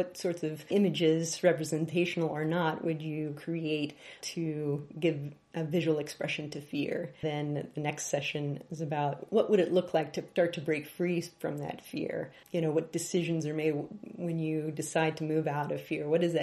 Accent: Kansas City, Missouri, United States; I'm from Kansas City, and I am an artist and an art educator there.

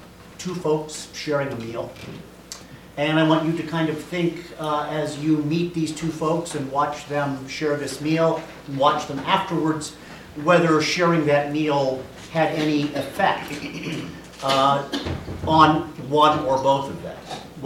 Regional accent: Hannibal, Missouri, United States; now in Valparaiso, United States; though I did grow up in Hannibal, Missouri. I'm from Valparaiso, Indiana

